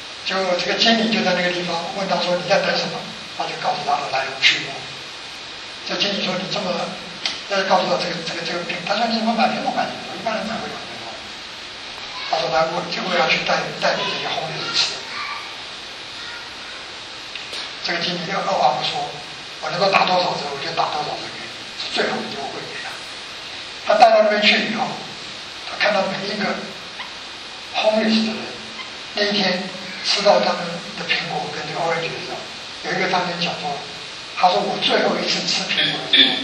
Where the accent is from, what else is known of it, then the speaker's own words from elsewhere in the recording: Taiwan; 我想我们在座如果说从台湾来的